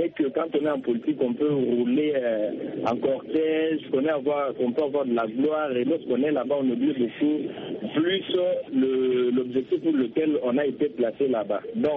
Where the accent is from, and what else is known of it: DR Congo